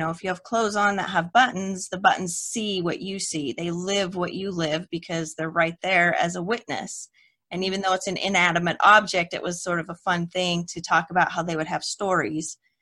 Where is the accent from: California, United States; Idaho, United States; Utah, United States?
Idaho, United States; Potlatch; now in Las Vegas, United States; It was originally a business that started where I grew up in Potlatch, Idaho. It was a lumber company and then evolved into paper making and stuff. So that's how we ended up in Las Vegas.